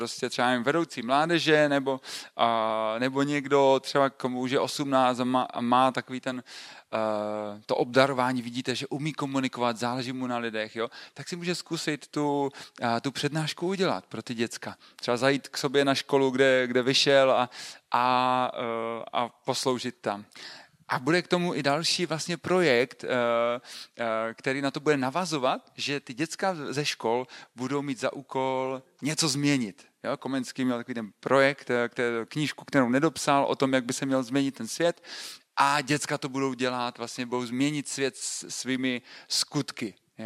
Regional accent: Ostrava, Moravian-Silesian Region, Czechia; also born or lived in Opava; now in Tábor, Czechia; Vlastně jsem Ostravák, nevím, jestli to jde slyšet z akcentu, ale už tam nebydlím, vlastně nějakou dobu jsem strávil v Opavě 8 let a teďka 2 roky jsem přestěhovaný do jižních Čech, do Tábora nebo Sezimova Ústí, které je u Tábora

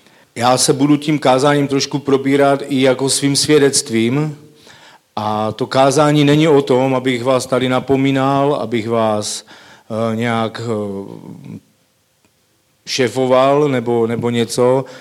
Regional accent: Havířov, Moravian-Silesian Region, Czechia; pocházím z Havířova. Někdy v roce 97 jsem uvěřil v Havířovském sboru.

